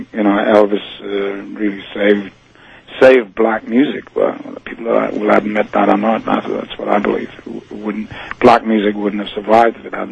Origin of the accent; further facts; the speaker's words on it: Newcastle, North East England, United Kingdom; It was a conglomeration of several bands that were playing in my hometown, Newcastle.